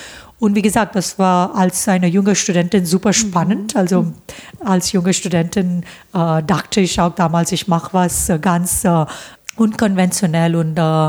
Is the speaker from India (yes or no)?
yes; Mumbai, Maharashtra, India; now in Germany; Ich bin in Bombay geboren und habe da, also in der Nähe von Bombay ist ein kleiner Vorort, hatte 1 Million Einwohner und da habe ich auch dann bin ich in der Schule gegangen